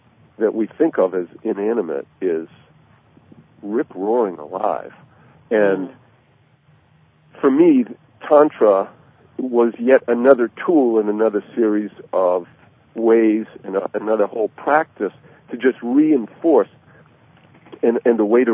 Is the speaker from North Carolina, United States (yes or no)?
no; Maine, United States; now in San Diego, United States; I grew up in Maine, but...